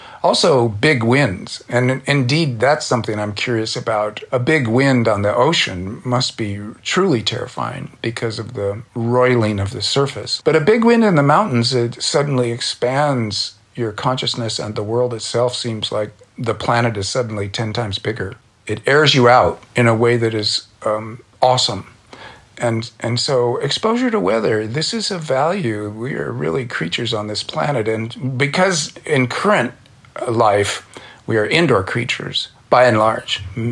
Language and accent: English; California, United States; I was brought up in Orange County and lived near the beach, and we were body surfers.